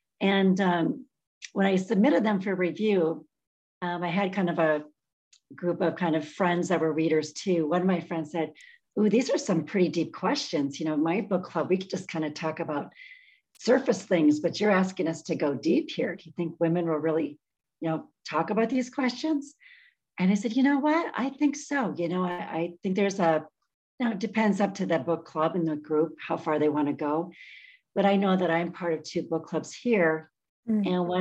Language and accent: English; Hayward, Wisconsin, United States; And so I grew up in Hayward, Wisconsin. So we had the Namekagon River right there.